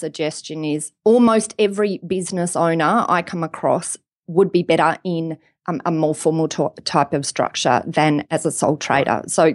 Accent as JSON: {"language": "English", "country": "Australia", "said": "Well, I'm an Australian lawyer, so I deal mostly with Australian businesses."}